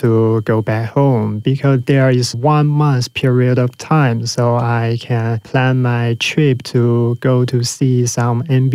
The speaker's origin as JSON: {"language": "English", "region": "Beijing", "country": "China", "second_language": "English", "said": "I'm come from Beijing, China."}